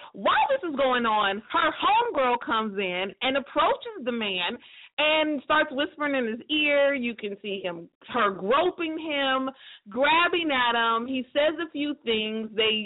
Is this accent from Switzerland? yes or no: no; United States; and I can only speak for America because I'm American